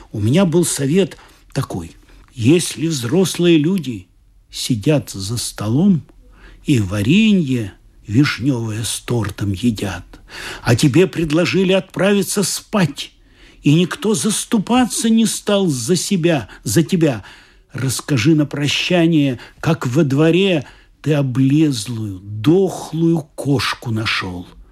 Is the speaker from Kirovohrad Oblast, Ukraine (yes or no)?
no; Odesa, Odesa Oblast, Ukraine; Да, я родился в Одессе, но Одесса на меня повлияла, на мое творчество.